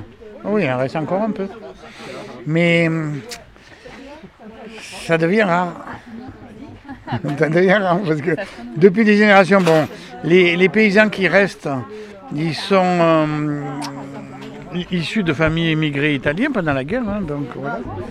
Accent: Nice, Provence-Alpes-Côte d'Azur, France; Moi, je suis niçois et ma compagne, elle est parisienne.

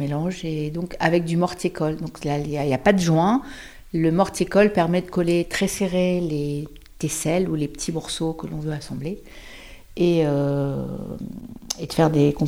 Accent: Paris, Île-de-France, France; now in Barnave, France; Je viens de Paris et je viens de m'installer là à Barnave depuis l'été dernier.

